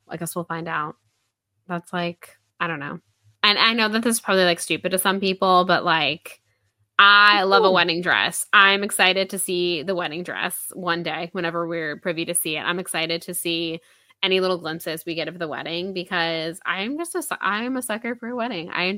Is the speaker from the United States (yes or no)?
yes; United States; which may I just say that as an American, sorry, it's unfortunate most of the time.